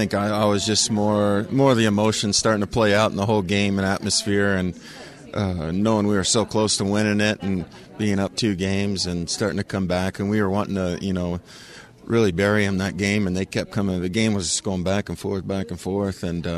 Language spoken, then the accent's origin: English; Westphalia, Missouri, United States; being a kid growing up in Westphalia, you know, a town of 200 people